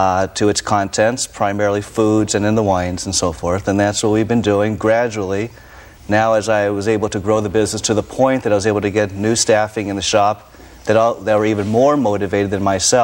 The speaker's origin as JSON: {"language": "English", "town": "Long Beach", "region": "California", "country": "United States", "tie": "born or raised there", "moved": "yes", "said": "I was born in Long Beach, raised in Long Beach, left here in 1981 and went overseas for about 8 years."}